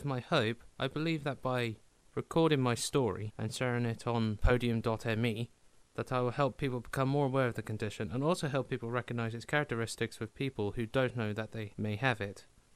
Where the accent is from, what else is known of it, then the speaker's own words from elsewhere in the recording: Treorchy, Wales, United Kingdom; also born or lived in Weymouth; Then in 2002, my family moved to Wales, Treorchy in particular, away from the home I was born in Weymouth.